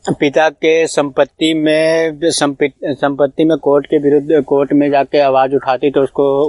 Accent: Prayagpur, Uttar Pradesh, India; Prayagpur तहसील, Prayagpur.

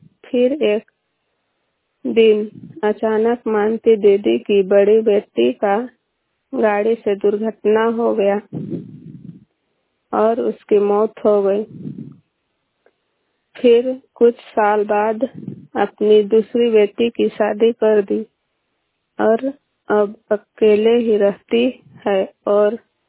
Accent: Kalhepat, Jharkhand, India; और गांव कल्हेपाट है, पोस्ट अरु, थाना सेनहा, जिला लोहरदगा है।

